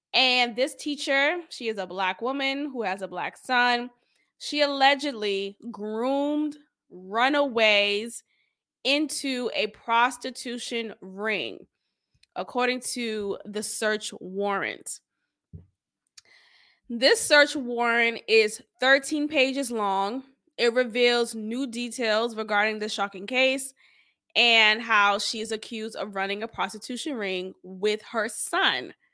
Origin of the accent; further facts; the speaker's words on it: Boston, Massachusetts, United States; growing up in Boston, if you're a Bostonian, you know. Blue Hill Avenue.